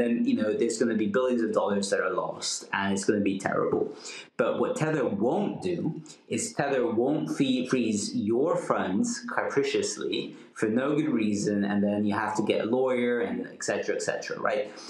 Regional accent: Costa Rica; also born or lived in Hungary; I was born in Hungary, I grew up in Costa Rica.

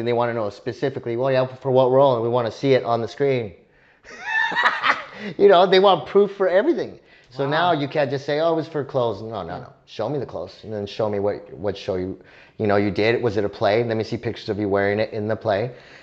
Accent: El Paso, Texas, United States; Yes, it's hot, but I'm from El Paso, Texas.

